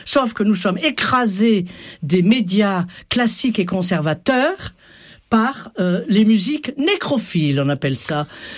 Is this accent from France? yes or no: yes; Aix-en-Provence, Provence-Alpes-Côte d'Azur, France; Je viens du Sud, Aix-en-Provence.